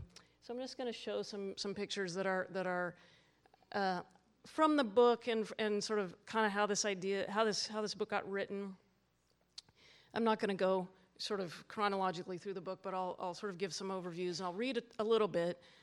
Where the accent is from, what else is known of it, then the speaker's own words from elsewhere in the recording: Lincoln, Nebraska, United States; I grew up in Lincoln, Nebraska. My grandparents live in Oklahoma City.